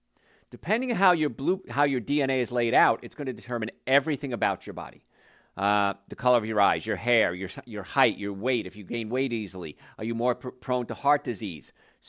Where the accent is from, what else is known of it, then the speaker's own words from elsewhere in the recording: New Jersey, United States; And I grew up in New Jersey. I grew up in a place called the Cancer Belt. Isn't that a fun place to live?